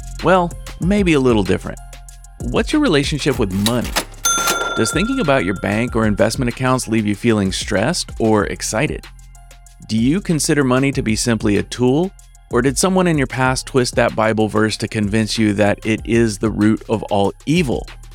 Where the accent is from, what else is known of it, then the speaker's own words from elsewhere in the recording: the South, United States; where I grew up in the South, it was like religion and politics. You didn't really talk about it very much.